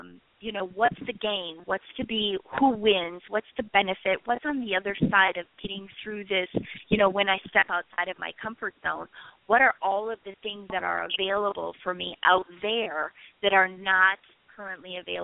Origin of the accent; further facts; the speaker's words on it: Minneapolis, Minnesota, United States; did you know I'm from Minneapolis, Garrett?